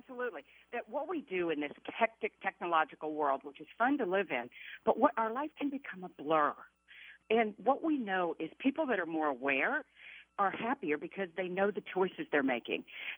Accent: Atlanta, Georgia, United States; Hey, I'm from Atlanta, the Falcons, so that took a lot for me, okay?

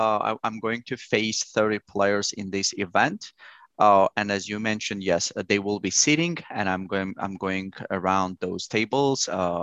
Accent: Azerbaijan; I'm originally from Azerbaijan. Azerbaijan is a very small country in Eastern Europe, and we have a big chess traditions over there.

